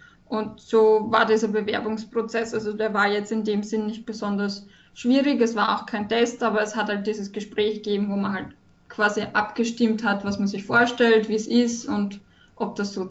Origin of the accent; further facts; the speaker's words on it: Wiener Neustadt, Lower Austria, Austria; weil ich komme aus der Gegend